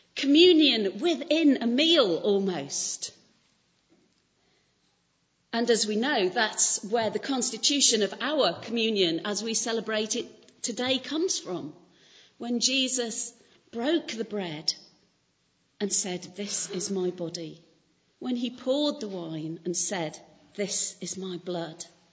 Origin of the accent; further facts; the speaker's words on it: United Kingdom; We are British, after all. It's what we do, isn't it?